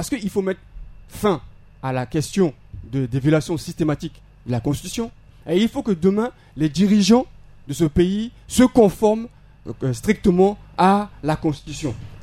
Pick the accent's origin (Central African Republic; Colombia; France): Central African Republic; Nous sommes des Centrafricains, nous avons le droit de participer activement à la vie de notre société.